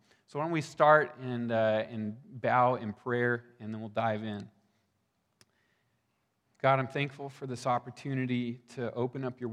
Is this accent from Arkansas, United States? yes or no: no; Texas, United States; moved away; I've lived in Oregon for 10 years now. Originally, I'm from Texas.